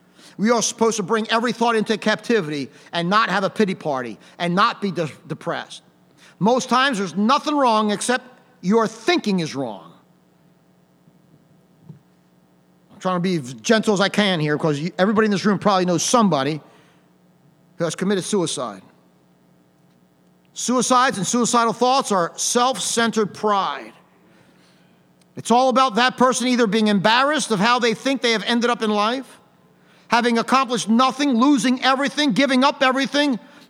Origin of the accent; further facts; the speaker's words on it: United States; I'm glad I'm an American. I'm glad I was born here. Thank God that God let me be born here and live here.